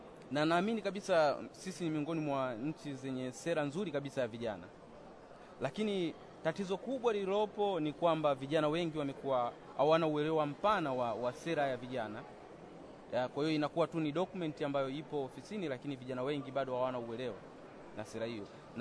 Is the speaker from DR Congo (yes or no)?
no; Tanzania; natoka Tanzania.